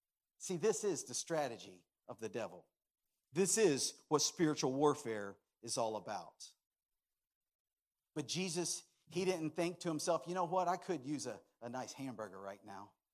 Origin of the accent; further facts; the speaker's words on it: United States; And I'm here to tell you that I thank God that I'm an American.